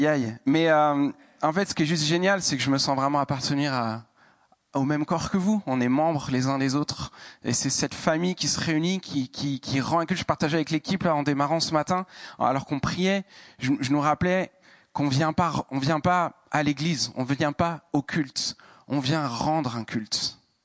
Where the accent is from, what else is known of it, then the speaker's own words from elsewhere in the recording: Paris, Île-de-France, France; j'ai grandi donc à Paris